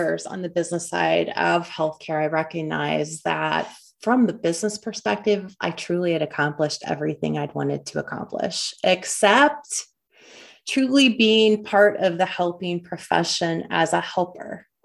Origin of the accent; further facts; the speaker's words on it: Boonville, Indiana, United States; I grew up in Boonville, Indiana, very small town.